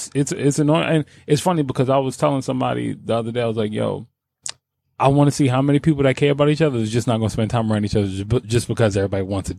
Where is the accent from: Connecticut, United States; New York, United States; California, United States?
New York, United States; New York City; Speaking as a New Yorker